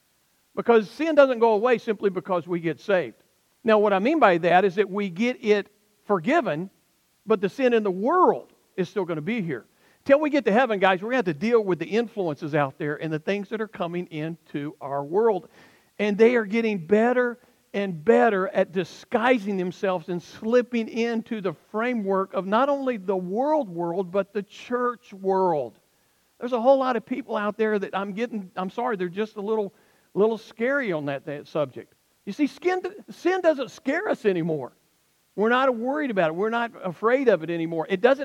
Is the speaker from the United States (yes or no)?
yes; Alabama, United States; I'm from Alabama.